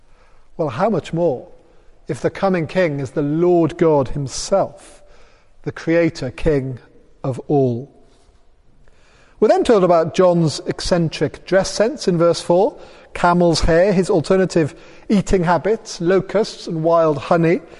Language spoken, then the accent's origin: English; Holywell, Wales, United Kingdom; I remember growing up in Holywell